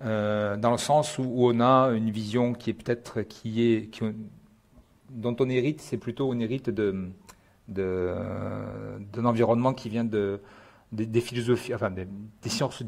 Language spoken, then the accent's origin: French; France; nous en tant que Français, on est quand même sensibilisés à cela